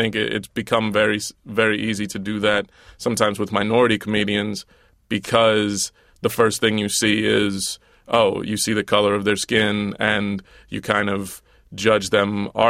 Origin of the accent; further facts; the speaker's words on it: Southern United States, United States; I'm a man. I'm black. I'm from the South.